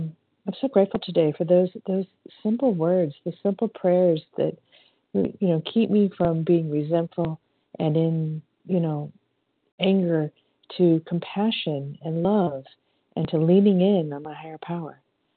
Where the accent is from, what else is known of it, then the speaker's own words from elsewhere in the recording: Long Beach, California, United States; recovered compulsive overeater from Long Beach, California.